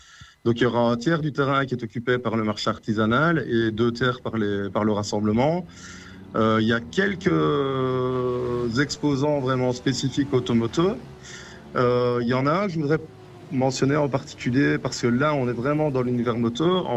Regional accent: Belgium; now in Fontaine-Notre-Dame, France; Non, j'habite à Fontaine Notre-Dame, mais effectivement, je suis belge.

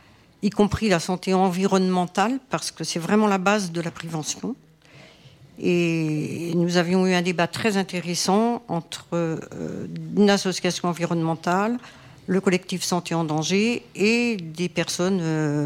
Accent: Martinique, France; Moi, je viens de Martinique.

